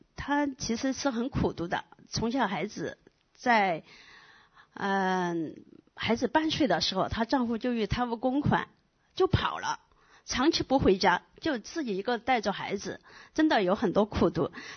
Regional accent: China; 因为说实在的，我们中国人真的还是很自我，觉得自己很自以为是

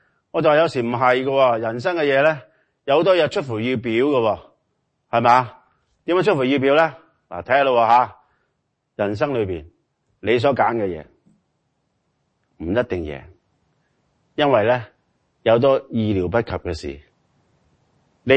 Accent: China; 没错，我们中国人有个这样的美德，我哋乜都靠自己

